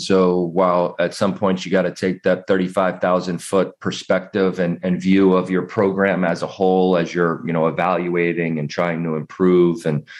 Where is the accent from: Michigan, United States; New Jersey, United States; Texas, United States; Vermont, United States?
New Jersey, United States; Oh, man, I grew up in the New Jersey side of Philadelphia.